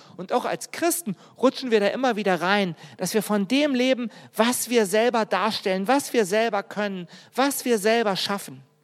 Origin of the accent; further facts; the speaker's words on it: Berlin, Germany; noch extremer als meine Heimat Berlin, wo wirklich alles da war